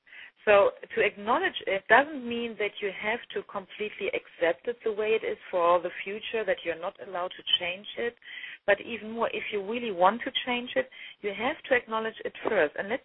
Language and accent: English; Germany; I'm from Germany, as you know.